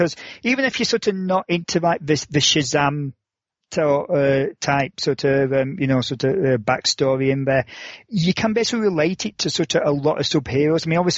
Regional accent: United Kingdom; It's being British and everything.

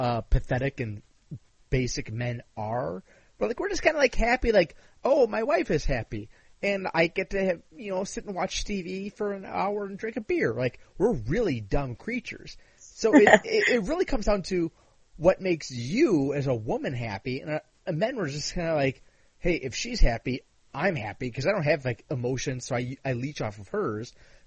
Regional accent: Illinois, United States; I'm from Illinois. My vote doesn't mean shit. It's always going to be a Democrat.

